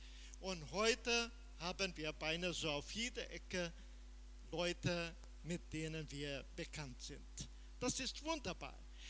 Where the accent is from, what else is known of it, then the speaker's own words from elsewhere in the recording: Brazil; So wie das Land anders ist, so sind die Menschen anders, so sind wir auch anders als Brasilianer wie die Deutschen.